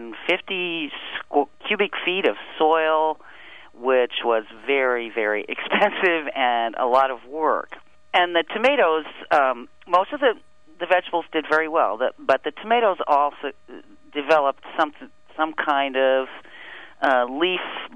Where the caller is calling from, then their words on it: Yellow Springs, Ohio, United States; I'm calling from Yellow Springs, Ohio. That's near Dayton in southwest Ohio.